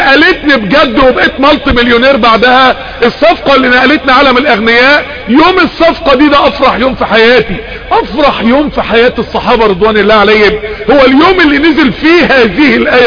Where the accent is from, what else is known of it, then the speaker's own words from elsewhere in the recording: Mansoura, Dakahlia, Egypt; عندنا في المنصورة في ناس ساكنة على المشاية